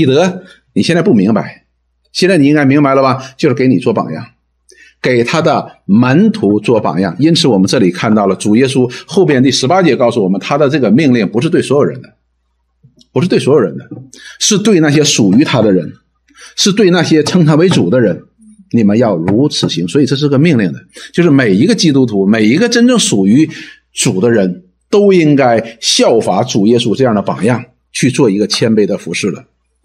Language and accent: Chinese; China; 我们中国人鼓励是青出于蓝而胜于蓝